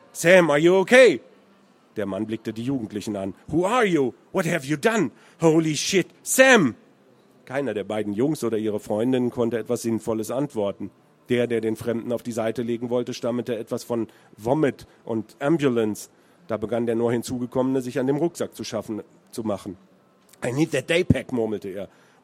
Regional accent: Marburg, Hesse, Germany; born there; moved away; ich bin selber gebürtiger Marburger und die Stadt trägt viele Züge von Marburg. Ich wollte es aber nicht ganz so konkret machen, weil ich da auch schon sehr lange nicht mehr lebe.

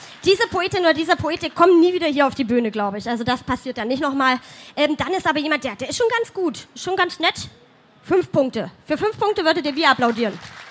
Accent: Halle, Saxony-Anhalt, Germany; Gut, ich komme aus Halle, das ist schon schlimm genug

